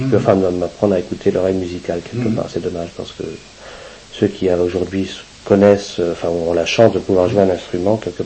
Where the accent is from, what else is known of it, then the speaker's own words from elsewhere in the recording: Bressay, France; Je suis né effectivement à Bressay le 8 mai 1962 précisément